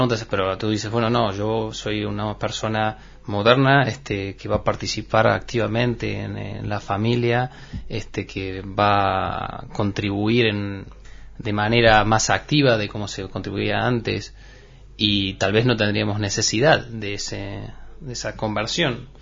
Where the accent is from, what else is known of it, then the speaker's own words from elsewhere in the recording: Argentina; moved away; soy argentino, o sea que nos hemos venido desde Argentina, el mudarnos a otro país